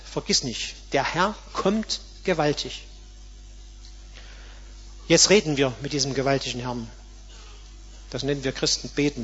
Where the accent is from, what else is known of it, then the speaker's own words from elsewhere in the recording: Dresden, Saxony, Germany; born there; am 12. Februar 1945 in Dresden, wo ich geboren bin